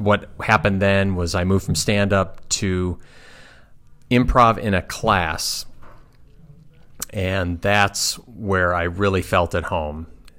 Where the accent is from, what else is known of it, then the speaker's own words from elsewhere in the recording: Oak Park, Illinois, United States; also born or lived in Chicago; And I was born in Chicago. We grew up just outside the city in a city called Oak Park for a while, and then we moved out to the western suburbs.